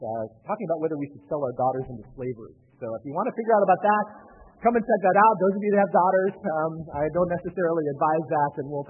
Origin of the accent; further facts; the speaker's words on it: United States; and I feel it myself, as an American, we have rights that we want to hold on